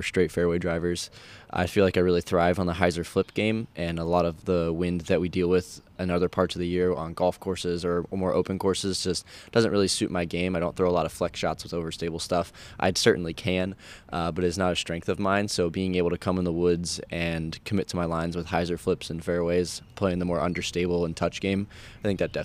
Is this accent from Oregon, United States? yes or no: yes; Oregon, United States; growing up in the Northwest, we're kind of in the valley where Portland is, between the Cascade Mountain Range and the coast.